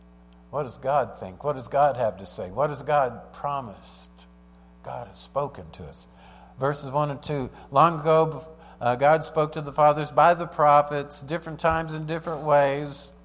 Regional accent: Fort Smith, Arkansas, United States; also born or lived in California; I grew up in Fort Smith, Arkansas. I was born in Fort Smith, 1951. When I was about 6 months old, my dad followed, you know, the Western dream, go west, young man, go west. We moved out to California.

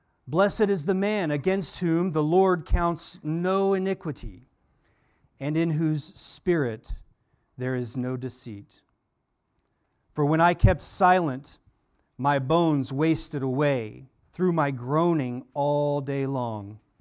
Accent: Oklahoma, United States; I'm originally from Oklahoma, which means that sometimes I still have to count with my fingers.

